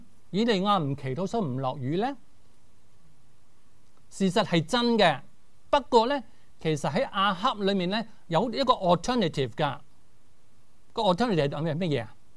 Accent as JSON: {"language": "Cantonese", "country": "Hong Kong", "said": "香港我哋从香港嚟嘅"}